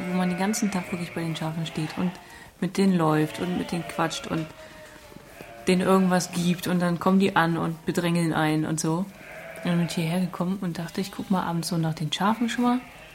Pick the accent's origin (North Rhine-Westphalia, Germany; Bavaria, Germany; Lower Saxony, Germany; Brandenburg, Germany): Brandenburg, Germany; Potsdam; Ich bin in Potsdam groß geworden. Dann später nochmal 3 Jahre, glaube ich, auch auf dem Land. Und dann bin ich aber wieder nach Potsdam gezogen